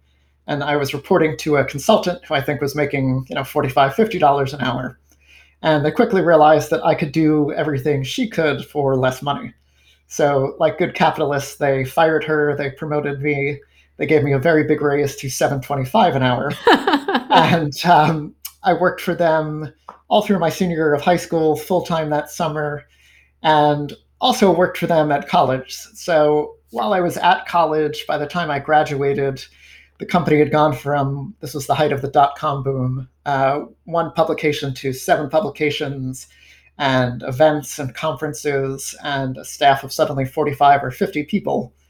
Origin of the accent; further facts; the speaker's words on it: New York, United States; So it turned out I grew up in Rockland County.